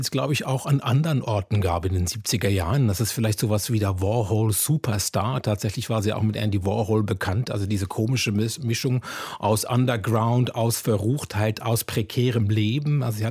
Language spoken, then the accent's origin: German; Zurich, Switzerland; accent: Swiss; Auch quasi meine Heimatstadt, wenn man so möchte. Ich kann den Akzent auch gerne ein bisschen breiter machen, wenn es nötig ist.